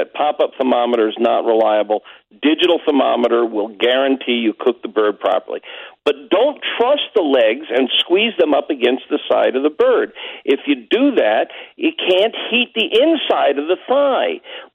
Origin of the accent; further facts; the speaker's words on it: Chicago, Illinois, United States; And thanks to my hometown, Chicago, for inviting me on.